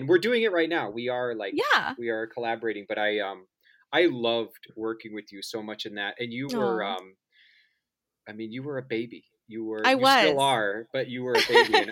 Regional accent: Kansas, United States; I grew up in Kansas, in the suburbs of Kansas City, and I was always entranced by movies and theater.

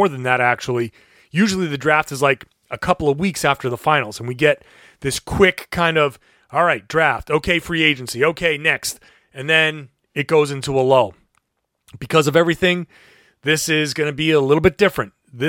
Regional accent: Pawtucket, Rhode Island, United States; so I was born in Pawtucket, Rhode Island. And so I grew up, obviously, a big sports fan.

